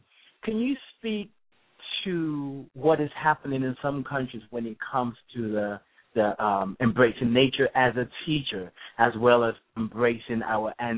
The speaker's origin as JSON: {"language": "English", "country": "Nigeria", "said": "I initially had a question I wanted to ask you. I'm from Nigeria."}